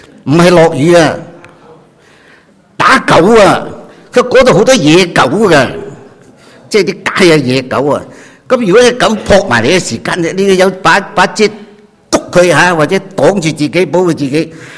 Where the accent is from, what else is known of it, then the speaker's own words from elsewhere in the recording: Hong Kong; 你知道我喺香港长大嘅，香港长大吓。咁啊，长大咧之后咧，我又喺香港做嘢嘅，几人知道啦？我喺香港有近20年嘅时间咧，系做社会工作者嘅